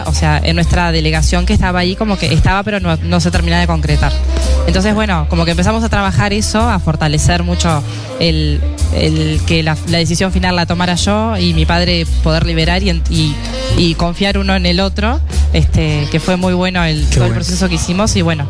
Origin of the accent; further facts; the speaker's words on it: Montevideo, Uruguay; Montevideo.